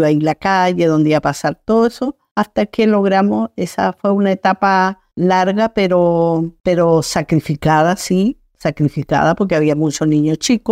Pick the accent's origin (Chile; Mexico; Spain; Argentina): Chile; Fresia, Los Lagos; Mi hija mayor quedó con sus abuelos en Fresia, porque yo soy de allá, de Fresia.